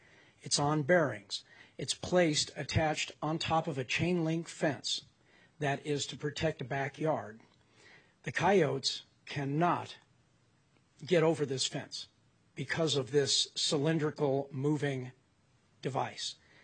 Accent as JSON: {"language": "English", "region": "California", "country": "United States", "said": "I come from Southern Cal"}